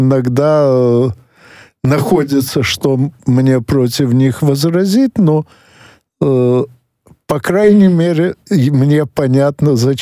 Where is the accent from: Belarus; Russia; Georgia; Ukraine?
Ukraine; Odesa, Odesa Oblast; хотя я родился и вырос в Одессе, но его, по крайней мере, в сознательном возрасте у меня практически не было.